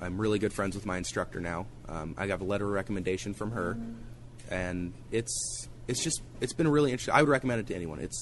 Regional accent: Salem, Oregon, United States; now in Astoria, United States; I'm 21. I'm from Salem, Oregon. I've been there all my life. Love it out there. Been up here in Astoria since February.

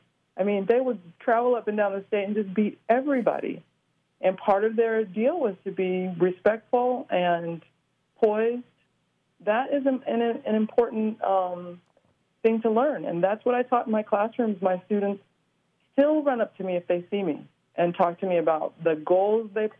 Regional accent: San Francisco, California, United States; And I'm from San Francisco, so, you know, I'm already there.

